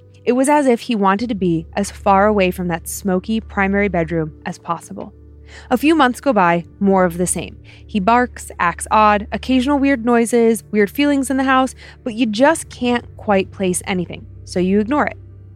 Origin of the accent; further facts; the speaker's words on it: Tennessee, United States; now in Florida, United States; We're originally from Tennessee. We've lived here once before.